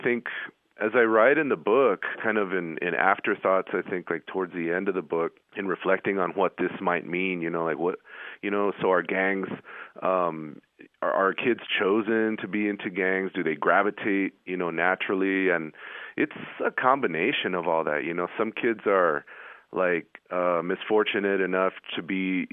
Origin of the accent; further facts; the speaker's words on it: Ysleta, Texas, United States; Yeah, I grew up in the Lower Valley community called Isleta. And as most of your listeners will know, it's a very historic, you know, community. And it's a high poverty community.